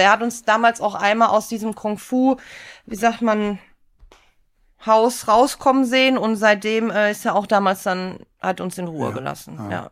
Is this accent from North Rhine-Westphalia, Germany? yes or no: yes; Gelsenkirchen, North Rhine-Westphalia, Germany; also born or lived in Gladbeck; Geboren in Gladbeck, aufgewachsen letztendlich in Gelsenkirchen. Also die Kindheit verbracht in Gelsenkirchen.